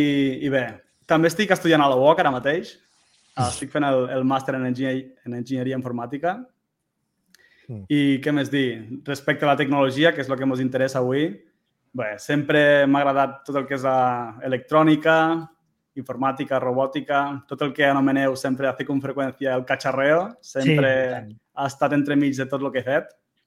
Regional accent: Benissanet, Catalonia, Spain; tinc 27 anys i sóc de Benissanet.

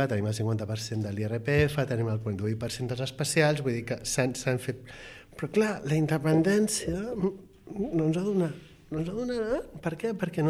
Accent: Balearic Islands, Spain; now in Barcelona, Spain; jo soc menorquí, és a dir, jo això ho estic veient des de fora

